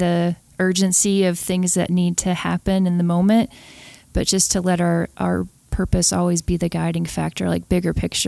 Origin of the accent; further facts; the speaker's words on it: Alabama, United States; I was born and raised in Alabama.